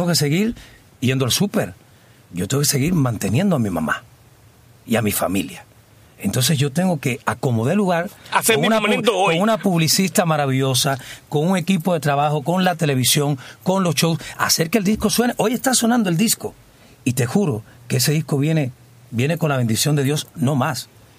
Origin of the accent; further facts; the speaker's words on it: Cuba; Tú sabes que yo soy muy cubano.